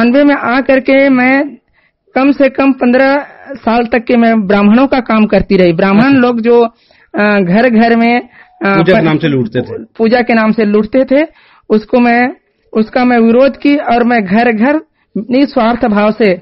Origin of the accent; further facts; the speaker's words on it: Chhattisgarh, India; जिला गरियाबंद, छत्तीसगढ़ की निवासी हूँ।